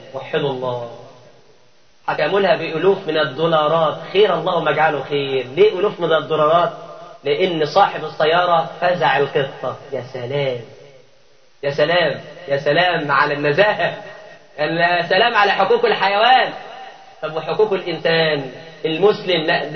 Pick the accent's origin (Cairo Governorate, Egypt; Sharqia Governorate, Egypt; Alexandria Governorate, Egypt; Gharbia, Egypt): Cairo Governorate, Egypt; وعندنا في شبرا في فندق للكلاب